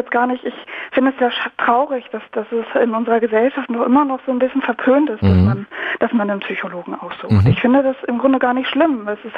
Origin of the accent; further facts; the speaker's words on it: North Rhine-Westphalia, Germany; born there; now in Berlin, Germany; Ich komme aus Nordrhein-Westfalen gebürtig.